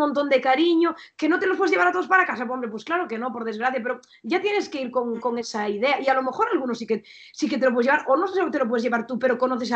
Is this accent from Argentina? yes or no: no; Portosín, Galicia, Spain; now in Salamanca, Spain; nos acabamos de comprar el piso de Portosín, de mi pueblo, porque estábamos pagando la hipoteca de Portosín y a la vez el alquiler de Salamanca